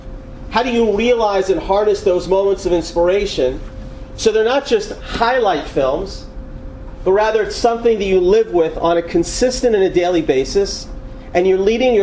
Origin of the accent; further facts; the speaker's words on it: Atlanta, Georgia, United States; When I was growing up in Atlanta, in a positive way, I didn't have on my wall, how many of you are from Atlanta?